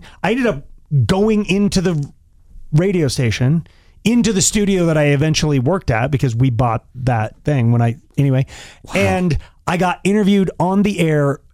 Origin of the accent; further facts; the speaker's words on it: Longmont, Colorado, United States; I'm a kid from Longmont, Colorado